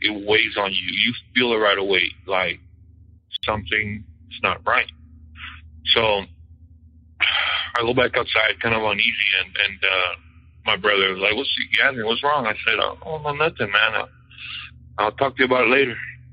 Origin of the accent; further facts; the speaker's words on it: California, United States; We are from California, me and my family.